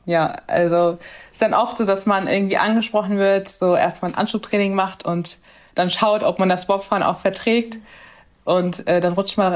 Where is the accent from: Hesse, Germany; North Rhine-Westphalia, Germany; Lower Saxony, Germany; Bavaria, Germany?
Hesse, Germany; Ansonsten komme ich aus Mittelhessen, bin ein absoluter Familienmensch